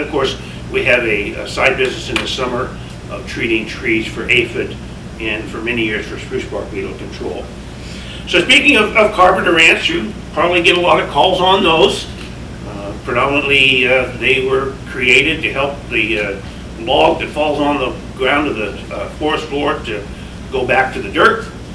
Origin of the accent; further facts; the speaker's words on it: Fairbanks, Alaska, United States; When I was a kid, growing up in Fairbanks, my dad was a plumber by trade.